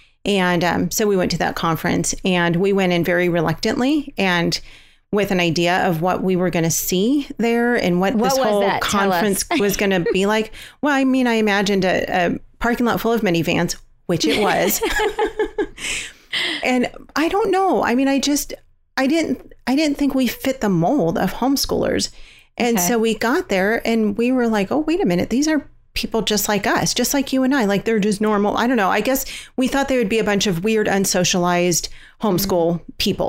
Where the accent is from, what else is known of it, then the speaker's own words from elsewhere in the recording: California, United States; We're from Los Angeles County, and we were faced with the decision of what to do with her